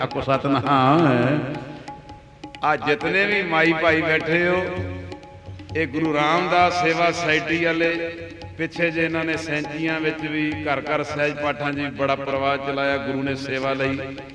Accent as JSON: {"language": "Punjabi", "town": "Amritsar", "region": "Punjab", "country": "India", "said": "ਮੇਰੇ ਸਿਰ 'ਤੇ ਵੀ ਹੱਥ ਰੱਖੋ, ਮੈਂ ਤਾਂ ਅੰਮ੍ਰਿਤਸਰ ਦਾ ਹੀ ਹਾਂ।"}